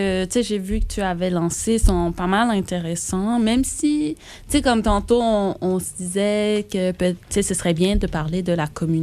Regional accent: Montreal, Quebec, Canada; Moi, je viens de Montréal.

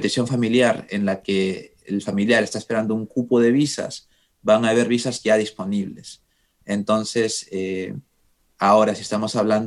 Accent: Peru; Yo soy peruano. Yo tendría que, si hago este proceso, tendría que irme a Lima para la entrevista.

